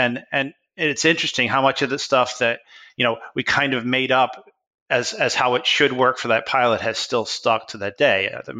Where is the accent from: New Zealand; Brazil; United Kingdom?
United Kingdom; now in United States; My parents were born in England, and I'm English myself.